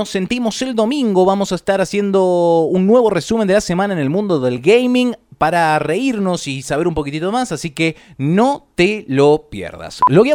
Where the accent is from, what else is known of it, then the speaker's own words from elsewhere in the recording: Argentina; vengo de la casa de Maradona, de la devaluación, del narcotráfico, la impunidad de los criminales, la xenofobia, antivacunas, devaluación. ¡Argentina, papá!